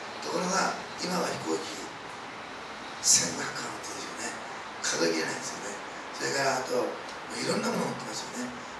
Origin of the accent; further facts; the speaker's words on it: Osaka, Japan; 私大阪出身ですけど、大阪の学会はすごいですよ。